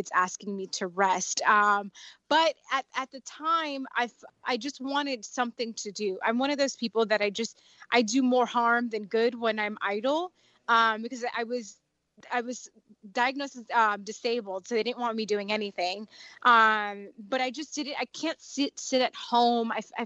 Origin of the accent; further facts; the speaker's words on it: Dominican Republic; And I'm Dominican, so I'm from the Caribbean.